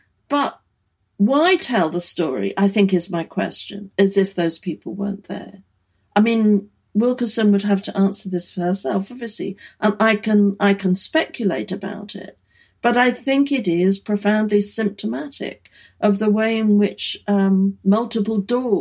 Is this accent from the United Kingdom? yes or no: yes; United Kingdom; growing up in Britain, that had never happened